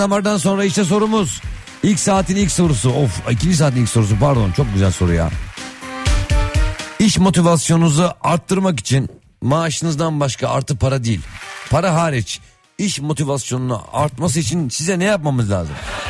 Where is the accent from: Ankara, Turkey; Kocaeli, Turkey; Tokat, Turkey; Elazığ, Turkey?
Tokat, Turkey; selam canım Tokat'a. Bizim memleketimiz Tokat.